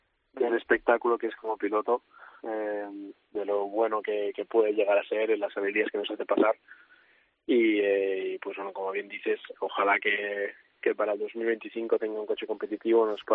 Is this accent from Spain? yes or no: yes; Spain; al final como español, pues también quieres ver a tus compatriotas hacerlo bien